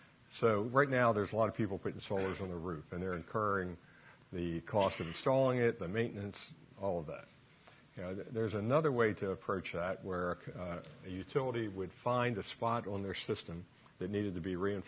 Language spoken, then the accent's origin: English; Baltimore, Maryland, United States; I'm from Baltimore.